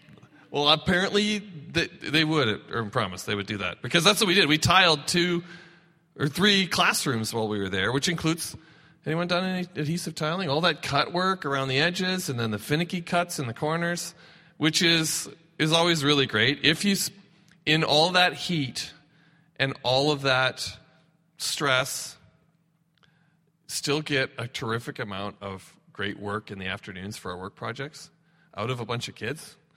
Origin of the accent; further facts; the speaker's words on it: Canada; it's kind of a great experience to be Canadians who just sort of show up and go